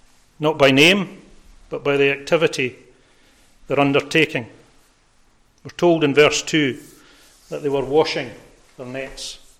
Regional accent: Glasgow, Scotland, United Kingdom; I was born and brought up in Glasgow.

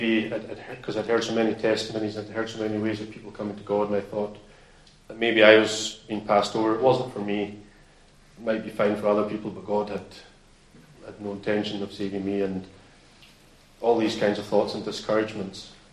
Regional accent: Stornoway, Scotland, United Kingdom; My family were living in South Loughs in Garryvard, and I was born in Stornoway and brought up. My father was a Christian. My mother's not yet a Christian

